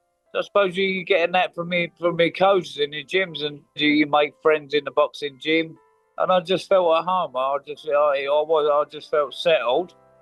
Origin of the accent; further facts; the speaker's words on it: London, United Kingdom; It was pretty much fisticuffs, and that's part and parcel of growing up in East London.